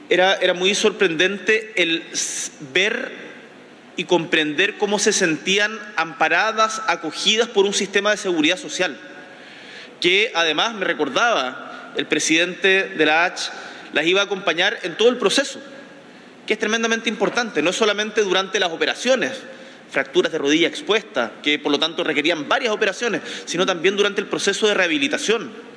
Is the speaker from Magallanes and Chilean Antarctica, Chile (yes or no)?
yes; Magallanes and Chilean Antarctica, Chile; soy de Magallanes